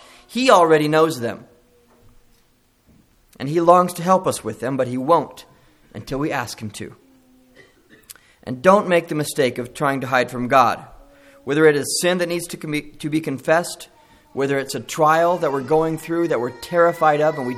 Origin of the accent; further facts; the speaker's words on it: Missouri, United States; I'm from Missouri, and we have, I think it's a pretty state, but it doesn't quite compare with out here